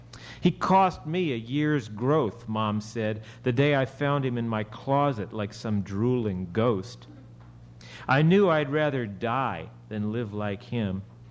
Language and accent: English; Houston, Texas, United States; I grew up in Houston, and I don't think Houston's probably that much different from St. Louis.